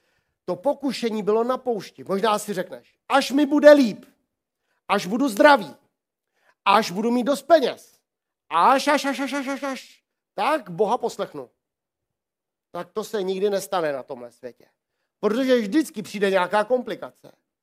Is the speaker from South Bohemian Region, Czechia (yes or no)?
yes; Volary, South Bohemian Region, Czechia; Já jako kluk, já jsem z Volar původem.